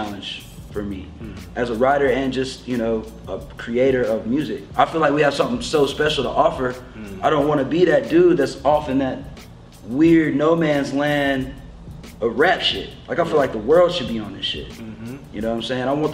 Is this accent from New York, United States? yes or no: no; North Carolina, United States; I'm from North Carolina originally.